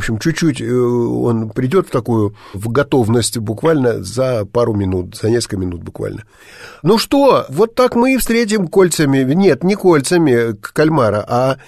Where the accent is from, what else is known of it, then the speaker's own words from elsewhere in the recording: Far East, Russia; Я как дальневосточник приблизительно знаю, о чем идет речь.